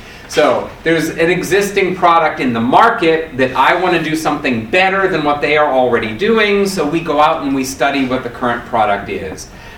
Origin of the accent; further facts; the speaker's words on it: New Orleans, Louisiana, United States; I'm from New Orleans in a good big storm, you know, but out here, people are like, oh, wow, it's really raining.